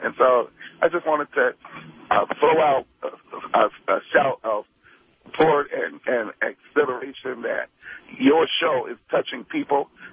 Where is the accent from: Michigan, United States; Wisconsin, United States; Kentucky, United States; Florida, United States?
Michigan, United States; St. Clair Shores; I'm from St. Clair Shores, Michigan, and I heard about it on your show and just came out just to see what was going on.